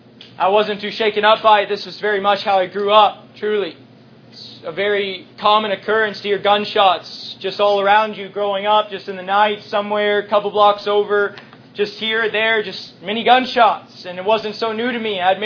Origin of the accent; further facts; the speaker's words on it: Dallas, Texas, United States; born there; I was born in Dallas, Texas, Dallas proper, in a pretty bad part of town.